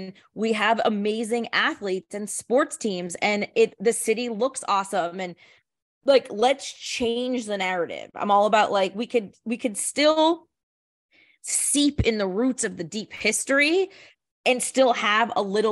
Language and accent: English; Summit Hill, Pennsylvania, United States; also born or lived in Philadelphia; Like I'm from Summit Hill and I'm from Philly. I am. Like I've lived almost equal amounts in both places.